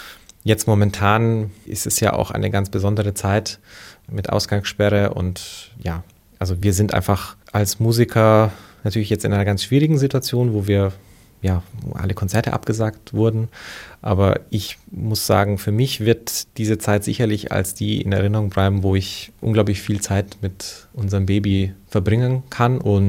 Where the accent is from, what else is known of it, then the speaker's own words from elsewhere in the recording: Romania; now in Germany; ich empfinde mich wirklich als Deutscher, aber ich bin in Rumänien geboren und ich bin da in die Schule gegangen